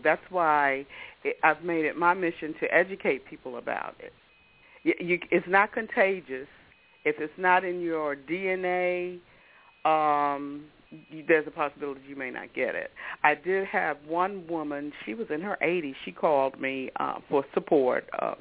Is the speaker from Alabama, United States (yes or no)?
no; Washington, District of Columbia, United States; I was raised in Southeast Washington. I went to, I think we went to some of the same schools, Stanton, Douglas Junior High, and Anacostia.